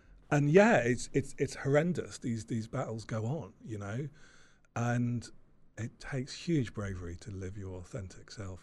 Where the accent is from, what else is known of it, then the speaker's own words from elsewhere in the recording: Weymouth, South West England, United Kingdom; I grew up in Weymouth, you know, it's a small seaside town in Dorset. You know, it's not like being in the middle of London.